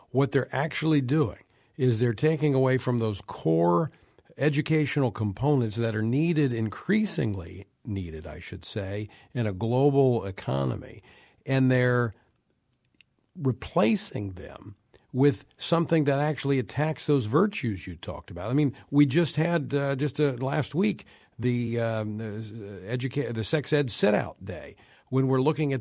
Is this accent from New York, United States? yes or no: no; Louisiana, United States; Well, if my reading is correct, it looks like my home state didn't do too well in math among the states. Louisiana public elementary schools did the worst in teaching students math.